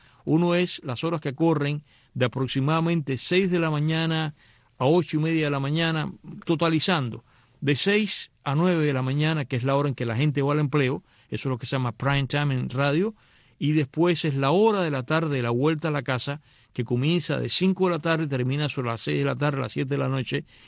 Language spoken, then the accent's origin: Spanish; Cuba; now in United States; En Cuba habitualmente, yo no sé ahora, hasta que yo me fui de Cuba, la gente suele bañarse con ducha